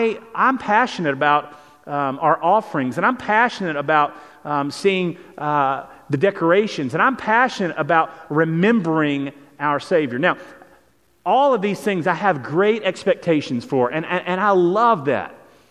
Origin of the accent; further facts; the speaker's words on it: Lubbock, Texas, United States; Again, I know that I'm from Lubbock and it's flat and I'm supposed to love the mountains